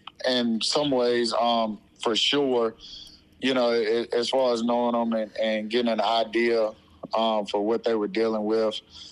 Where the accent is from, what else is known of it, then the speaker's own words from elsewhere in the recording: Chatham, United States; so I'm from Chatham originally, played here, graduated here